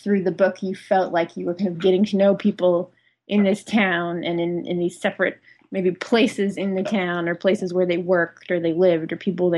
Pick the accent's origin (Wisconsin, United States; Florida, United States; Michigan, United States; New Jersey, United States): Michigan, United States; Flint; I'm from Flint, Michigan. They call Flint Vehicle City.